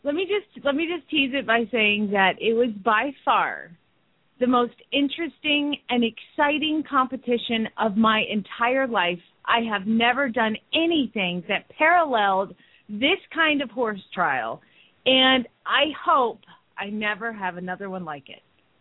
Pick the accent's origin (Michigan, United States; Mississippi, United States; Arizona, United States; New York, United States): Arizona, United States; Phoenix; from Phoenix, Arizona